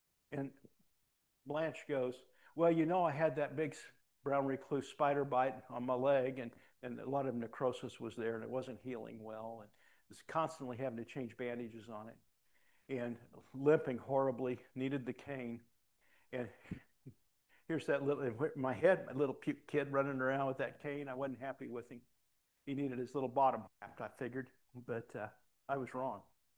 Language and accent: English; United States; Well, I wasn't anything else at that point, so I had to be a Christian. I'm an American, right?